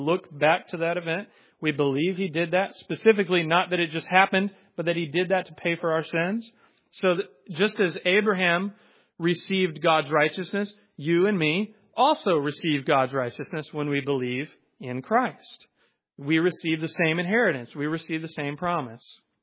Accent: Georgia, United States; You could say y'all. I'm from Georgia. Know y'all.

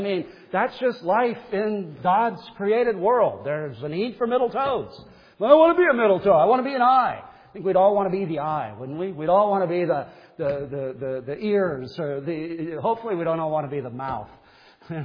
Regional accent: United States; I see it because I'm an American, but in America, we don't use the word minister.

